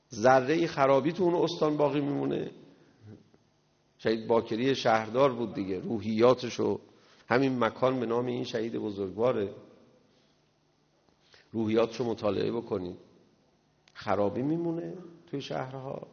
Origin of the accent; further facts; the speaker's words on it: Iran; برای اینکه ما ایرانی هستیم، ایرانی زندگی کنیم